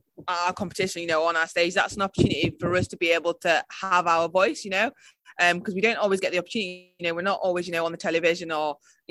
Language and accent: English; United Kingdom; I'm British